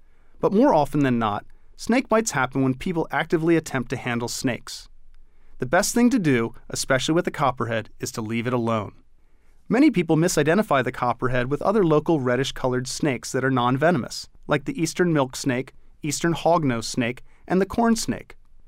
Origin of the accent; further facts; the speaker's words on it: Baltimore, Maryland, United States; it was my favorite reptile when I was a youngster growing up in Baltimore City.